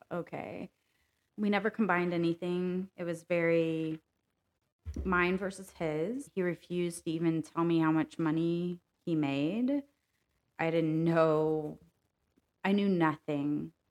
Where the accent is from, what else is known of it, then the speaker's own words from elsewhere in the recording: Indiana, United States; we're from Central Indiana. We went to Southern Indiana and we went to a nice distillery down there.